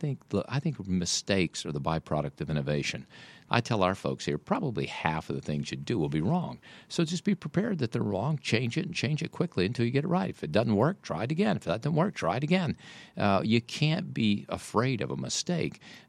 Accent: Mississippi, United States; born or raised there

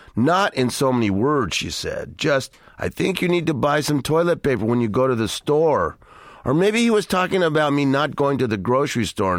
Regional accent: United States; I just think that's the sort of barrier reef of all Chicanos. We all go through this in varying forms of, it's just being Mexican-American

